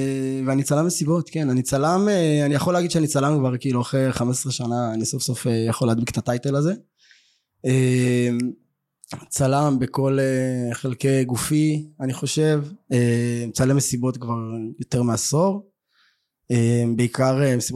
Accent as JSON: {"language": "Hebrew", "town": "Kiryat Gat", "region": "Southern District", "country": "Israel", "said": "אני בן 34, אני מקריית גת, במקור, בכנפיים גם. היום אני עובד בתל אביב"}